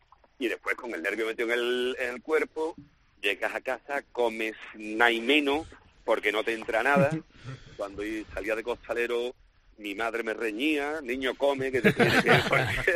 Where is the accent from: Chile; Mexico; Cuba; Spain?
Spain; Salteras, Andalusia; el éxito también recaía en hacerlo con mi gente, con mis amigos y con los amigos de toda la vida de mi pueblo, de Salteras.